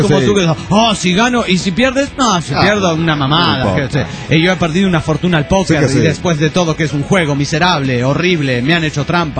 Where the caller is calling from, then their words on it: Torreón, Coahuila, Mexico; Soy de Torreón, Coahuila, y tengo muy pocos días de oírlo.